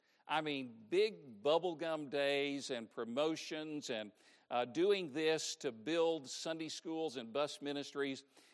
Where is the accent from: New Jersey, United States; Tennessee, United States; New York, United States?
Tennessee, United States; Now, I grew up in Tennessee. I will honestly say I never handled snakes. We never had them in our church services. We were Baptists. We were not Pentecostals. But near where I went to high school, Rogersville, Tennessee